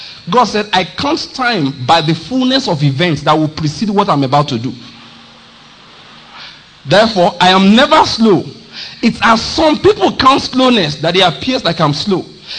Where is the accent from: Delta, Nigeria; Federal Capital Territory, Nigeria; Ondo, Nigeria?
Ondo, Nigeria; People say, how come? I said, I'm from Ondo State. That's how come. That we don't do anything else there. But go to school.